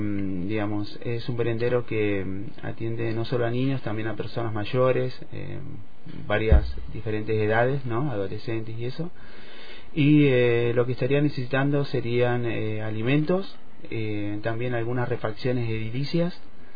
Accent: General Roca, Río Negro, Argentina; De acá, de General Roca.

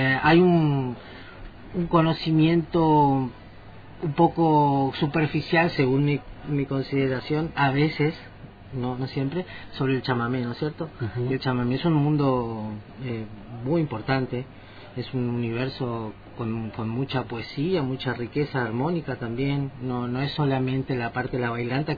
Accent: Misiones, Argentina; moved away; Soy pianista, vengo de Misiones. Estoy viviendo acá hace 2 años.

